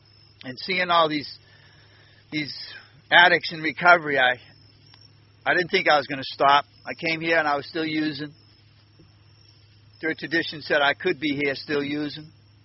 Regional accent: Winthrop, Massachusetts, United States; I'm from Winthrop, Massachusetts

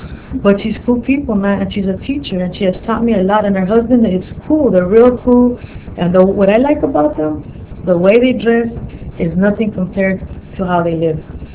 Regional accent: East Los Angeles, California, United States; I grew up in East LA. I don't know anybody that's really gay.

